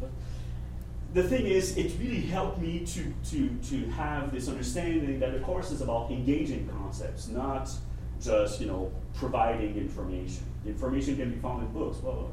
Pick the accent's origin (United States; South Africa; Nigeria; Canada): Canada; you know, as a Canadian, it sounds very American.